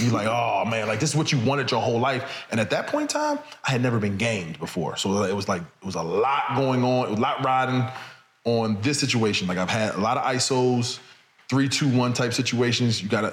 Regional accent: New Jersey, United States; I'm from Jersey, Philly right there.

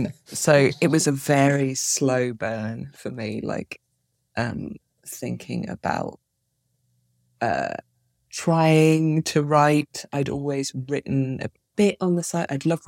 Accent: Plymouth, South West England, United Kingdom; although I grew up in Plymouth, which is like more of a city. And she moves to London and I moved to Edinburgh to study.

